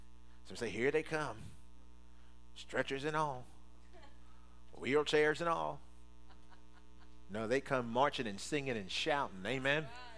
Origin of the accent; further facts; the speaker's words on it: Maryland, United States; I'm from Maryland, and we have crab broils.